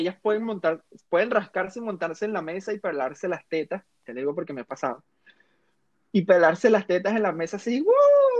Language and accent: Spanish; Venezuela; Ese peito de como venezolano de meter labia, nunca supe meter labia